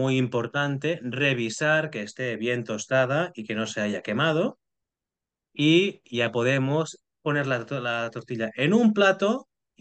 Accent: Catalonia, Spain; como soy catalán

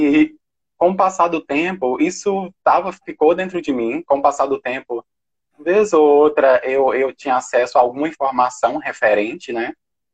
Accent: Teófilo Otoni, Minas Gerais, Brazil; eu sou do interior de Minas, né? Nordeste de Minas, vivi entre Teófilo Otoni, o interior de Teófilo Otoni, comunidade rural, e também uma comunidade rural pertencente a Itabacuri, é até o lugar que eu estou no momento, na casa da minha mãe.

